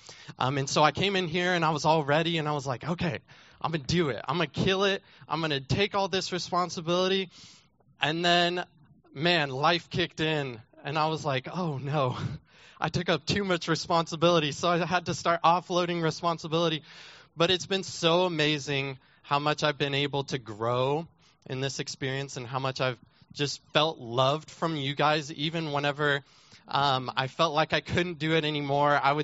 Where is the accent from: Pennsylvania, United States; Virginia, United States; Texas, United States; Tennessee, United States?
Texas, United States; And it's really been tough living so far from home because I am also from Texas.